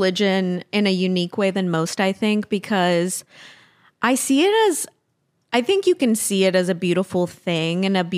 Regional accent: Tennessee, United States; my peers growing up in Tennessee.

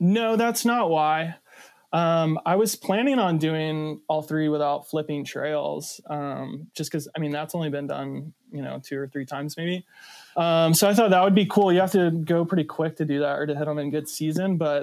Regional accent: Georgia, United States; And then lastly, I'm from Georgia.

